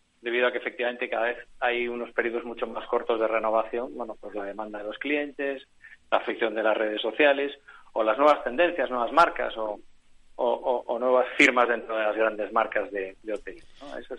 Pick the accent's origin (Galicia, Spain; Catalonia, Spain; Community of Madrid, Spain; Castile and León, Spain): Galicia, Spain; yo soy gallego y un poquito de agua se echa de menos.